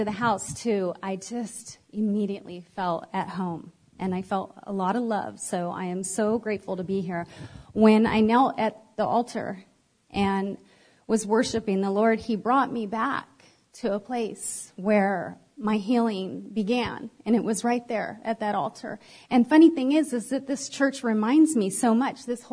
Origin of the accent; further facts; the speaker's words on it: San Francisco, California, United States; So I am from San Francisco, grew up in California.